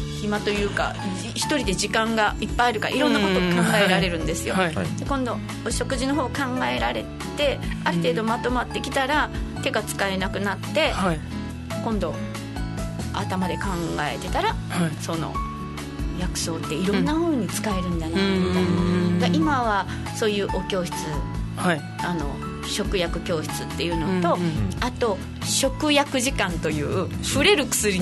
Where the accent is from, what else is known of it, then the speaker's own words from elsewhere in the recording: Japan; はい、私は内地で生まれ育っているんですが